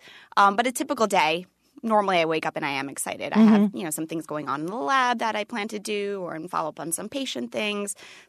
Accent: New York, United States; Sloan Kettering in New York, and I'm a New Yorker.

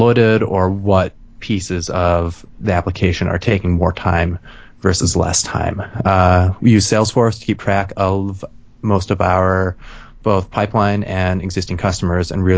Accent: Montana, United States; I worked for a nonprofit out west in my home state of Montana.

